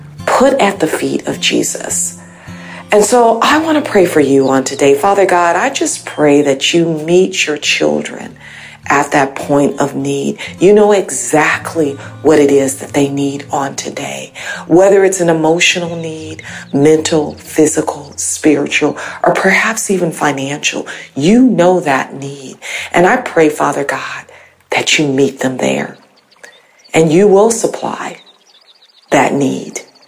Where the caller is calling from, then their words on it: California, United States; I'm calling from Northern California.